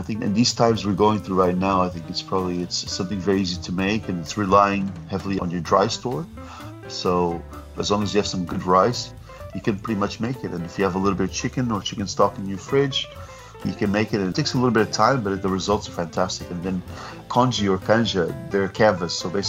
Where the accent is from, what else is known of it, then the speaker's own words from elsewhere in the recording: Portugal; Because I grew up in Portugal, we use a lot of lemon.